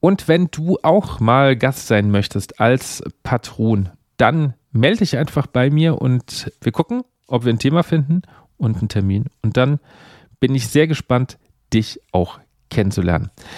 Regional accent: Bavaria, Germany; Ich komme aus Bayern und da ist ja irgendwie so das Blasmusikland neben Baden-Württemberg

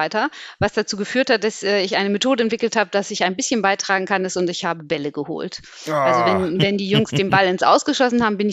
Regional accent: Hamburg, Germany; ich komme aus Hamburg, in der Nähe von Hamburg. Ich bin in einer Reihenhaussiedlung groß geworden.

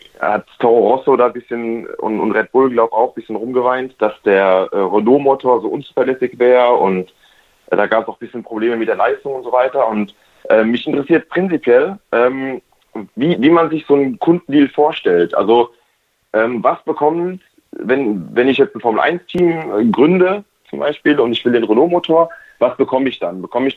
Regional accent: Hockenheim, Baden-Württemberg, Germany; born there; now in Mannheim, Germany; Ich rufe aus Mannheim an. Ich bin gebürtiger Hockenheimer.

